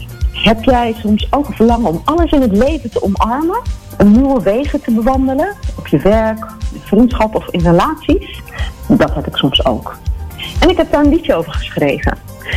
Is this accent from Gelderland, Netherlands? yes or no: yes; Gelderland, Netherlands; now in Amsterdam, Netherlands; Nee, tegenwoordig woon ik in Amsterdam, maar ik ben opgegroeid in de Achterhoek.